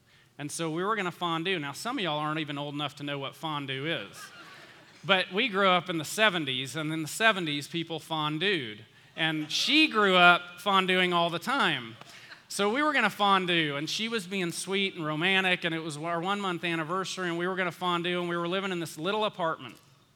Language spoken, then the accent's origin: English; Valdosta, Georgia, United States; I grew up in Valdosta, Georgia. Manhattan and Valdosta, opposite ends of the spectrum.